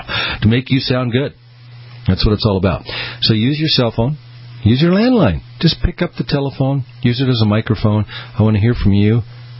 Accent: Boise, Idaho, United States; here in the local town where I'm broadcasting from the Greasy Garage Studio in Boise, Idaho. Been here many, many, many years. Grew up here, raised a family here. And now I have grandkids here.

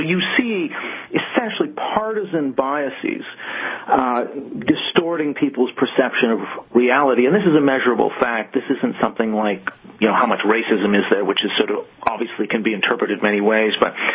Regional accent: Vancouver, British Columbia, Canada; of course I am from Vancouver, so I am from your side of the pond.

